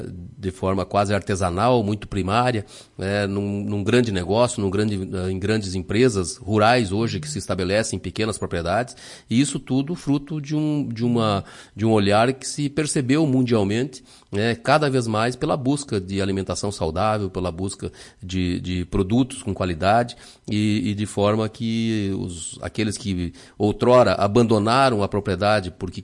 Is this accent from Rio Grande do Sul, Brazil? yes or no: yes; Lagoa Vermelha, Rio Grande do Sul, Brazil; já conversando com os nossos ouvintes aqui da Lagoa Vermelha, da região, da minha terra natal